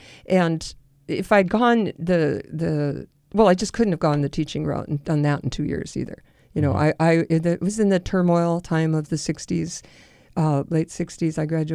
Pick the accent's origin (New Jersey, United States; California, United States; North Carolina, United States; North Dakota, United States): North Dakota, United States; Bismarck; and in my hometown of Bismarck, North Dakota. That was very meaningful.